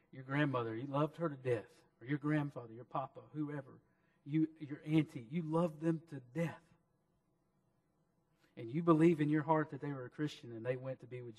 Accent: Mississippi, United States; And you speak that way, and I speak that way too, because I'm from Mississippi.

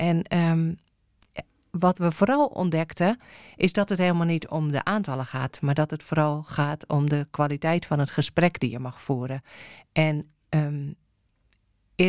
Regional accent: Netherlands; als Nederlandse vrouw zomaar een man een hand geven is toch wel

